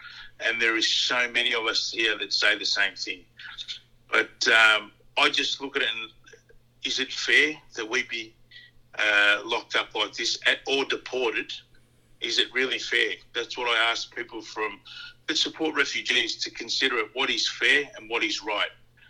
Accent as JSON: {"language": "English", "country": "Australia", "also_born_or_lived": "Tonga", "said": "growing up here, being here, you know, family here, everything I learned, I'm Australian made."}